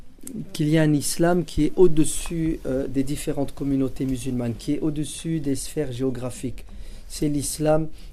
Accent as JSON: {"language": "French", "country": "France", "said": "moi aussi, en tant que Français, en tant que musulman"}